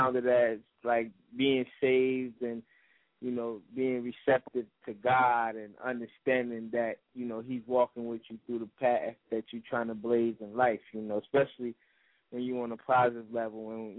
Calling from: New Jersey, United States; I'm calling from North New Jersey.

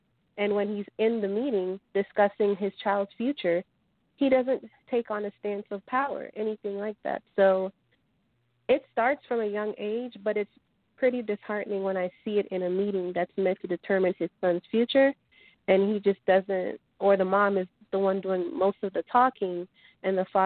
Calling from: Georgia, United States; Hi, Jason. This is … from Georgia.

